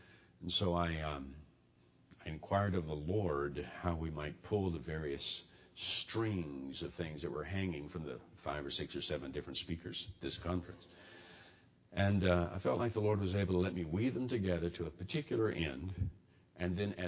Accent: Mobile, Alabama, United States; I grew up in Mobile, Alabama. Mobile, Alabama has a lot of rainfall.

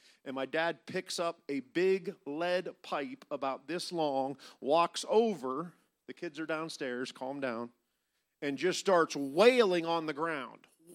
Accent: Niles, Ohio, United States; I could take you to the house that I grew up in Niles, Ohio.

